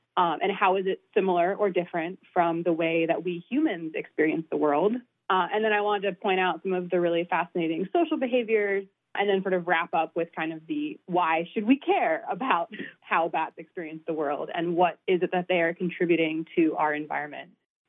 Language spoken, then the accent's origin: English; Pennsylvania, United States; So I grew up in eastern Pennsylvania, surrounded by fields and forests. I grew up in a fairly rural area